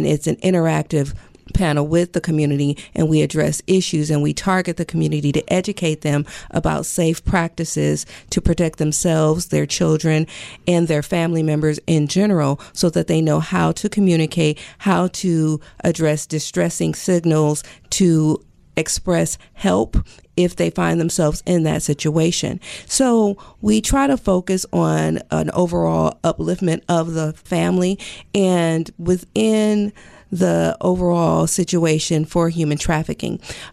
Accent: Compton, California, United States; Originally, I'm from Compton

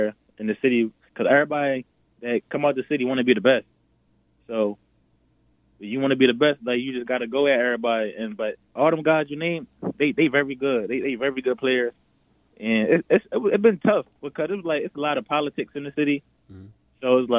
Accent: Philadelphia, Pennsylvania, United States; No, I'm from Philly.

